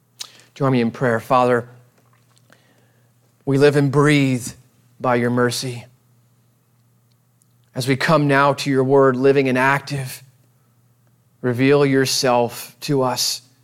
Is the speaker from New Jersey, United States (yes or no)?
yes; New Jersey, United States; Now, I'm from New Jersey, and we say guys, you guys, and it means guys and girls, right?